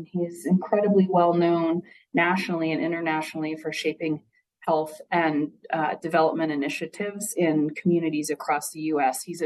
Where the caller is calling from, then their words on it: Wood River, Idaho, United States; really doing some deep work here in Idaho around mental health. And then Monica Reyna is local. I'm calling from Wood River.